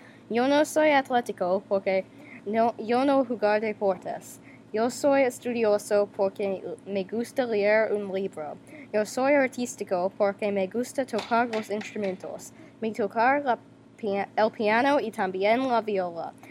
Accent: St. Louis, Missouri, United States; Spanish is a second language; Hoy estoy cansado. Yo soy de St. Louis.

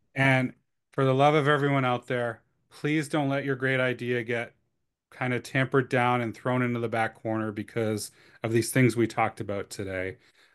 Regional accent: Canada; I'm from Canada originally. I speak some French. It's terrible now because I haven't practiced it

